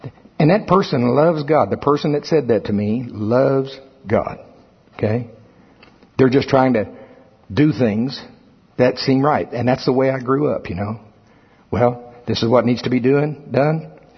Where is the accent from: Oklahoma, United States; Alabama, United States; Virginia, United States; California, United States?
Oklahoma, United States; Shawnee; I was recently in my hometown, Pottawatomie County, Oklahoma. Shawnee.